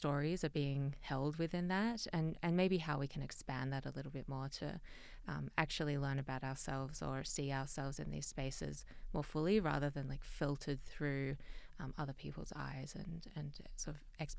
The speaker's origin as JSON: {"language": "English", "country": "Australia", "said": "I'm from Australia, but my dad is Chilean and was a political refugee. And so I'm sort of second generation of that heritage."}